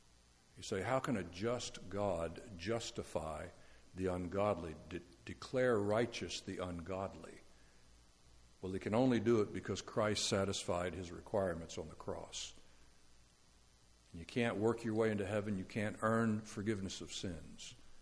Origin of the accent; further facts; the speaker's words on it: Florida, United States; I'm from Florida.